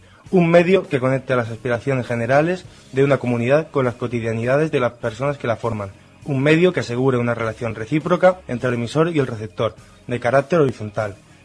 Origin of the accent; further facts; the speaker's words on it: Valencian Community, Spain; más allá de las fronteras del país valenciano, de donde yo vengo.